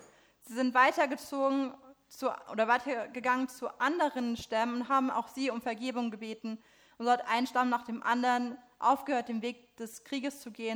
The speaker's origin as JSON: {"language": "German", "town": "Rosbach", "region": "North Rhine-Westphalia", "country": "Germany", "said": "Ich komme aus Rosbach, die Sieg ist mein Fluss."}